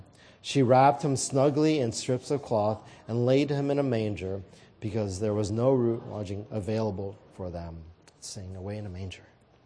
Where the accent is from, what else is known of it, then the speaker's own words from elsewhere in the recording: St. Louis, Missouri, United States; also born or lived in Kansas City, Missouri; So, for example, I was raised in St. Louis, Missouri, but I was born in Kansas City, Missouri.